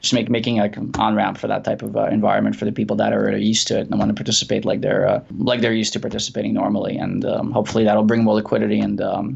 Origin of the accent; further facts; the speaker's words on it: Brooklyn, New York, United States; also born or lived in St. Petersburg; I came from Russia, an immigrant from St. Petersburg in 1989. I grew up in Brooklyn, went to high school in the city.